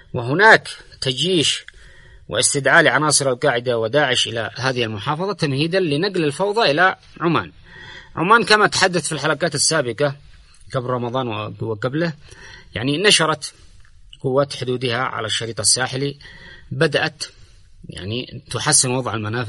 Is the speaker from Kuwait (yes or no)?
no; Yemen; يا حبيبي احنا يمنيين آلاف السنين واحنا في اليمن